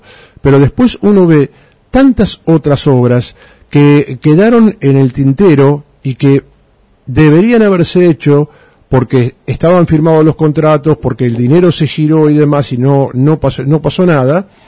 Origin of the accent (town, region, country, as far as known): Argentina